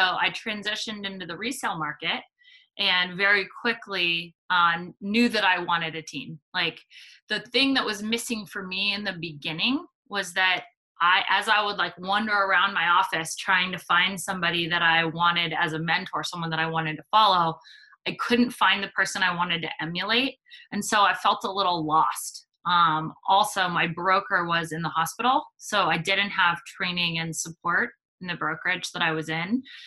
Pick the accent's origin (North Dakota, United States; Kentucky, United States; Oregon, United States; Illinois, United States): Oregon, United States; Portland; now in Washington DC, United States; And I moved to the DC area to sell new homes for what I told my mother was 1 year, because I'm from Portland, Oregon, and I told her I would move back.